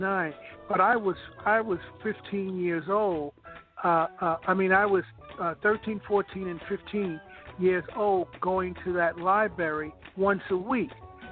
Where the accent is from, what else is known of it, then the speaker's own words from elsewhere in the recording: New York City, New York, United States; born there; I was born in Harlem.